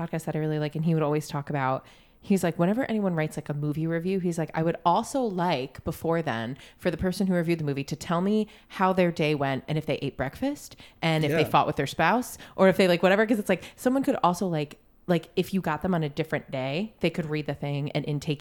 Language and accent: English; Galway, New York, United States; I grew up in Galway, which is like Hickville, but like Queensbury is a little more, it's more suburb.